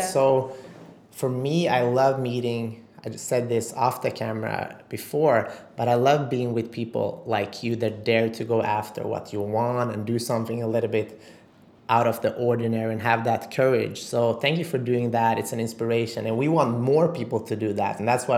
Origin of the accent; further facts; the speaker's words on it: Sweden; we're both from Sweden